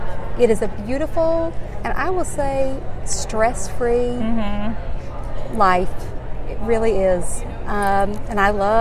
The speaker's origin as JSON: {"language": "English", "region": "Alabama", "country": "United States", "tie": "born or raised there", "lives_now": "New York, United States", "said": "And I moved to New York because I wanted to be the only woman in a room of gay men. Because growing up in Alabama, you know, as far as we knew, there were no gay men."}